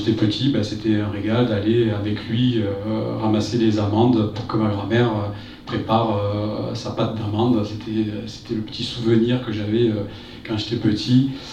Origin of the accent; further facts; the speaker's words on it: Digne, Provence-Alpes-Côte d'Azur, France; born there; je suis né à Digne, pas Valensole, mais pas loin.